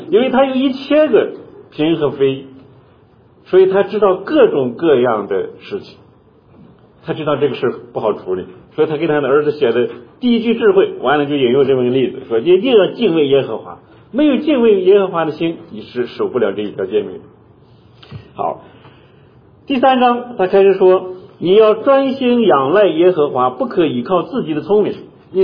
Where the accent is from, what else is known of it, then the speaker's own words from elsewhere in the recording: China; 我们中国人小时候爸爸妈妈给孩子穿一个小兜，那个兜干嘛呢？就是护着肚脐的